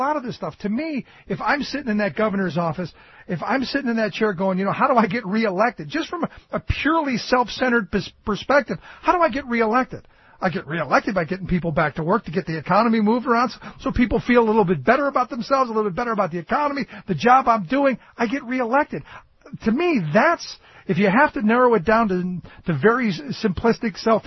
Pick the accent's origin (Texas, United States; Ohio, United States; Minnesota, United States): Ohio, United States; Cleveland; I grew up in Cleveland where you could buy liquor right there next to the Tic Tacs.